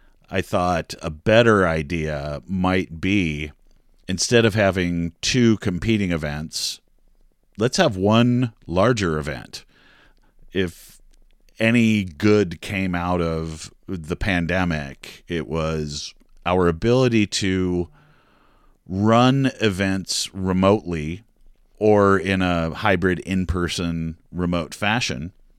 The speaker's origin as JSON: {"language": "English", "town": "Los Gatos", "region": "California", "country": "United States", "tie": "born or raised there", "said": "And I grew up in the Bay Area. I grew up in Los Gatos, California. I went to high school in San Jose."}